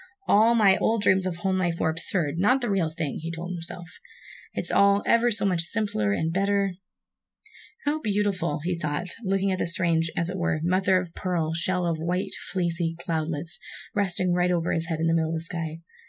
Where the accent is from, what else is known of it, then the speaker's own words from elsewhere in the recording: Canada; So, it's not my fault. I am Canadian.